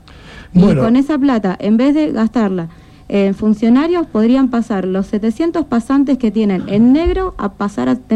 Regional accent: Ushuaia, Tierra del Fuego, Argentina; soy fueguina, soy parte de las familias centenarias que fundó esta ciudad, y porque nací acá, crecí acá y elijo vivir cada día en Ushuaia

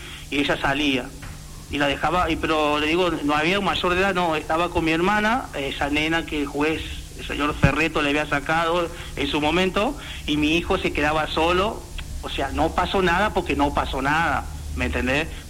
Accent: Santiago del Estero, Argentina; yo vengo de Santiago del Estero

